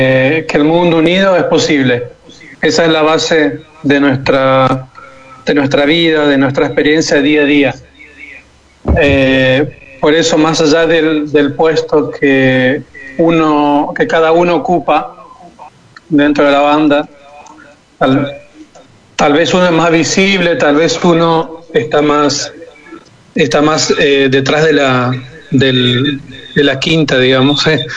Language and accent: Spanish; Santa Fe, Argentina; now in Italy; Sí, yo soy de Santa Fe, una ciudad del norte de la Argentina, sí.